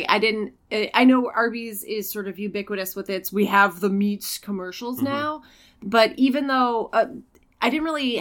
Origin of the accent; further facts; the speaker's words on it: Watertown, Massachusetts, United States; I grew up in Watertown, Massachusetts, which is about 15 minutes outside of Boston proper.